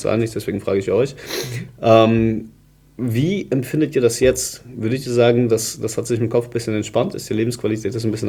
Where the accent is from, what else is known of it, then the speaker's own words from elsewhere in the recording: Stuttgart, Baden-Württemberg, Germany; ich komme ja auch aus Stuttgart